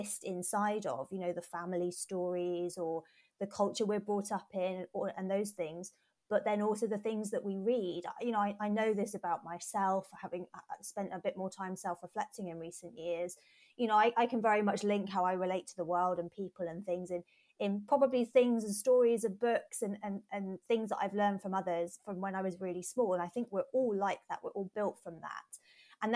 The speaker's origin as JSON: {"language": "English", "country": "United Kingdom", "said": "But I also reflect on it as a British person looking at my culture"}